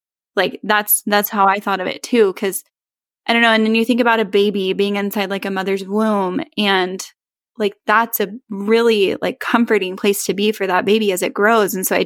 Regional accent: California, United States; now in Texas, United States; I'm from California, so I never experienced, like, a southern storm.

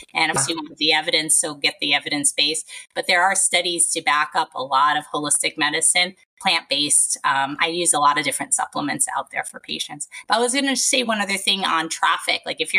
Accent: New York, United States; I'm from New York and I know sometimes people can flip, you know, the handle

